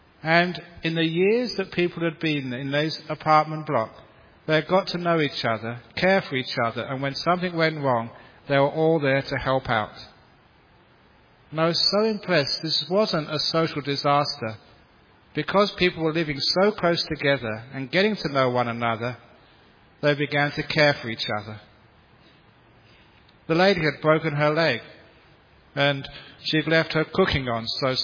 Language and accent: English; London, United Kingdom; Even when I was growing up in London, I'd walk just with thongs in the snow.